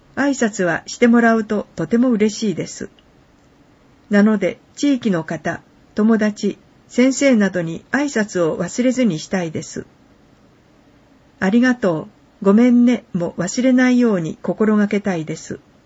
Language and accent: Japanese; Shimosuwa, Nagano, Japan; 私は下諏訪町出身ですので、18年間住み続けたこの町を離れるのは寂しい気持ちがありますが、 将来的にはこの町へ戻ってきたいと考えています。